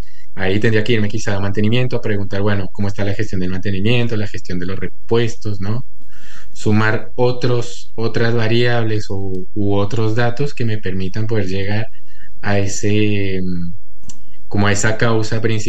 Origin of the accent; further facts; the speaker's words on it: Colombia; now in San Luis, Argentina; No, yo soy colombiano, pero vivo